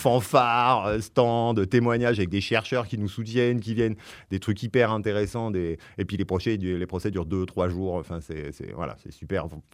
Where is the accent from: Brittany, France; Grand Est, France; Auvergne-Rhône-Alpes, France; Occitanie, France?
Brittany, France; moi, je viens de Bretagne